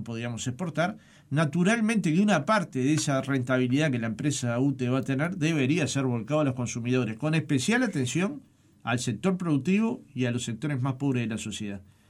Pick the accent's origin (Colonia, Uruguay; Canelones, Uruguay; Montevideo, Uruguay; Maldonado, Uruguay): Montevideo, Uruguay; nací en Montevideo, en el barrio Jacinto Vera, y llevo mis primeros 52 años en Montevideo.